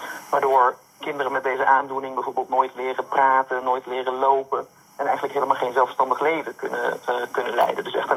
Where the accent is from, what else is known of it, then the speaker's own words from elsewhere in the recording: Zeeland, Netherlands; Ja, in ieder geval, ik ben opgegroeid op Noord-Beveland. En sinds een aantal jaren woon ik inderdaad op Schouwen-Duiveland.